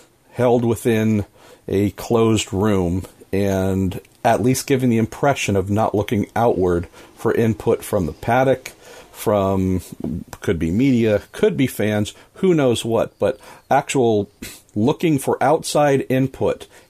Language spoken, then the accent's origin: English; United States; And again, I can't tell you if those feelings are because I am an American or what, but at least might be a thought process to offer from this side of the Atlantic.